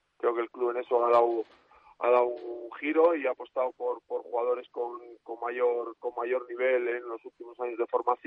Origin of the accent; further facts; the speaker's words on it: Valladolid, Castile and León, Spain; Yo como vallisoletano siempre he querido lo mejor para las categorías inferiores